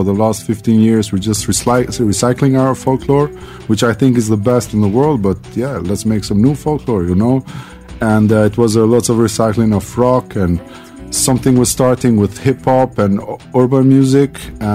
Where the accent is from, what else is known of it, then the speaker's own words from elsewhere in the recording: Pristina, Kosovo; moved away as an adult; also born or lived in Switzerland; I'm from Pristina. I'm a music producer. I live here now for 3.5 years